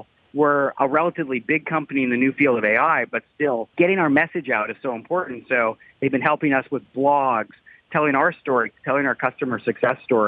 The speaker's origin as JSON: {"language": "English", "country": "Canada", "said": "We're from Canada, right?"}